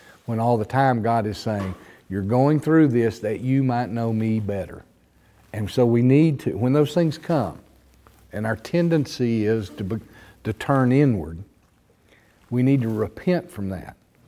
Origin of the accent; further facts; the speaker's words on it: Texas, United States; Now, we grew up in West Texas saying, be your own man, be your own woman